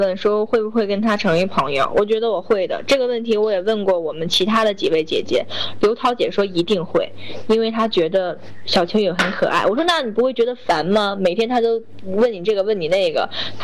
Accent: Beijing, China; 因为我家是北京的，可能我会不会面临说要离开北京去哪儿，因为我觉得我肯定会在北京找一份工作，踏踏实实的。

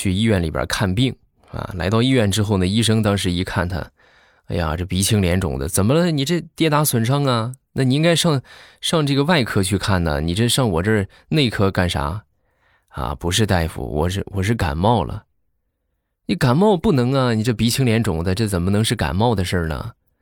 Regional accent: Jinan, Shandong, China; 我和你是老乡，我也是山东的，但是我是济南的

